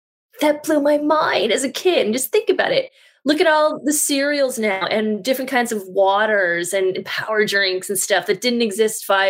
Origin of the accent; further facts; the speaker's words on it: Wisconsin, United States; Starting as a kid growing up in the Midwest, I grew up in a very elegant part of farm country in Wisconsin.